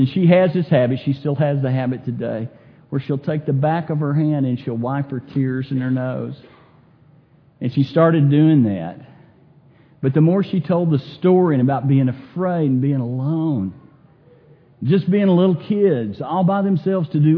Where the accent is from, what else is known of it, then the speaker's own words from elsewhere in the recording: Texas, United States; here I am, I'm a Texan, I'm a hugger